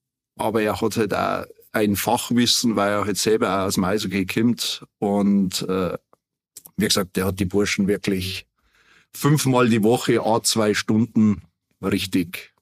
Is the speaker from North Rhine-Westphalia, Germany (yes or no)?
no; Rosenheim, Bavaria, Germany; also born or lived in Holzkirchen; Ich bin seit meinem 12. Lebensjahr praktisch fest in Rosenheim verwurzelt.